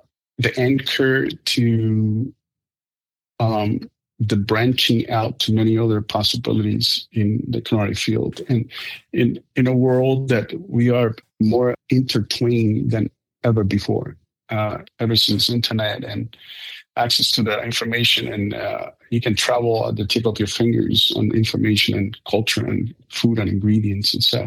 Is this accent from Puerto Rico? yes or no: yes; Puerto Rico; I was from Puerto Rico